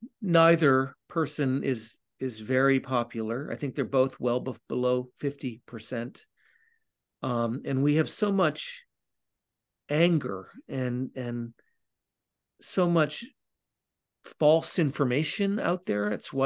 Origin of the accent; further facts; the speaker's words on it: Southern US, United States; As a Southerner, you would think he would make his way over there